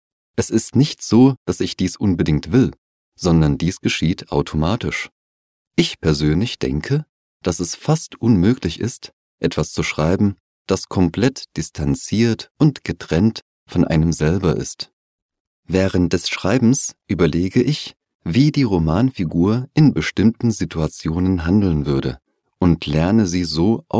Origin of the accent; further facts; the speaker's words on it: Liechtenstein; moved away; also born or lived in Vienna, Austria / Berlin, Germany; Ich komme aus Liechtenstein und bin dort aufgewachsen. Als ich nach Wien und später nach Berlin gezogen bin, haben mich dort die Leute immer auf meinen Dialekt angesprochen.